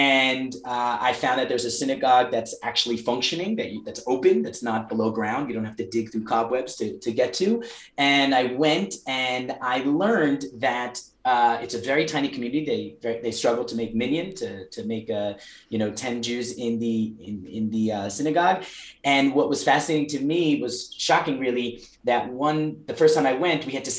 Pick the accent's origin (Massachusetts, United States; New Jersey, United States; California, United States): New Jersey, United States; accent: New Jersey; now in Mallorca, Spain; I'm not from Mallorca. I haven't been working on my New Jersey accent for 40 years or so. I actually am a transplant. 7 years ago, moved to the sunny island of Mallorca for purely work purposes.